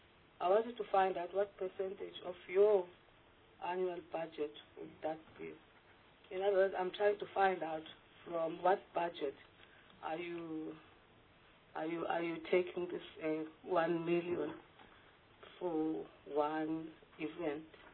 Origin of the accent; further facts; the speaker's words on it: Eastern Cape, South Africa; I come from the Eastern Cape.